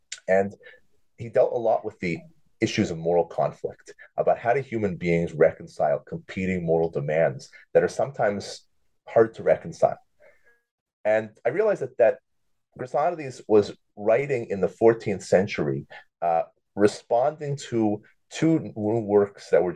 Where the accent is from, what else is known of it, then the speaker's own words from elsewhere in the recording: Thornhill, Ontario, Canada; Well, I grew up in Toronto, really Thornhill, not too far from you.